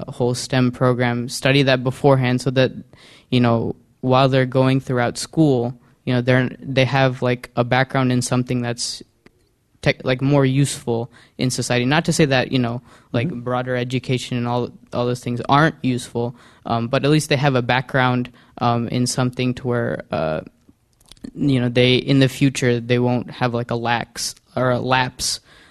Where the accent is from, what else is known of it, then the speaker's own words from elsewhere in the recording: Kansas, United States; So I'm originally from Kansas